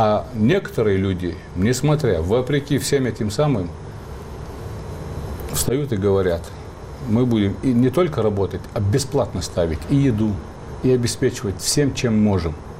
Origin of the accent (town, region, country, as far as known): Ingushetia, Russia